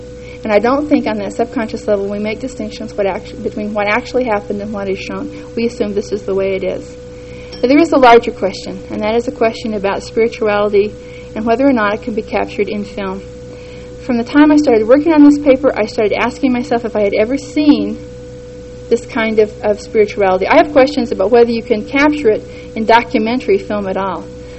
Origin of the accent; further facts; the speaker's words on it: Cedar City, Utah, United States; maybe it's just because I grew up in Cedar City and we're 10 years behind and we had the 50s and the 60s.